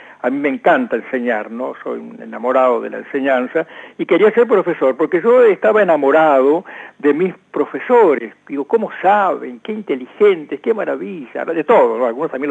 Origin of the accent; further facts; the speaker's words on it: Punta Alta, Buenos Aires Province, Argentina; se estuvo un tiempito organizando en mi pueblo, en Punta Alta, una nueva comunidad.